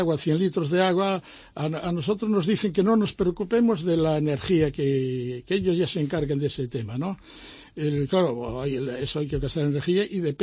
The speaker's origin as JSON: {"language": "Spanish", "town": "Vigo", "region": "Galicia", "country": "Spain", "moved": "yes", "lives_now": "Seville, Spain", "said": "Sí, sí, yo llevo 51 años aquí en Sevilla y ya me considero también sevillano. Soy de Vigo, soy gallego, estupendo. Y para mí es un orgullo mantener todavía el acento."}